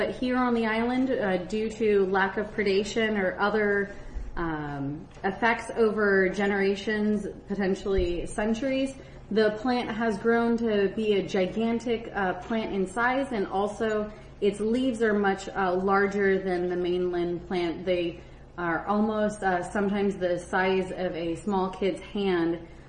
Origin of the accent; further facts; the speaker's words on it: California, United States; I was born and raised in San Diego County, and I came to the island as a kid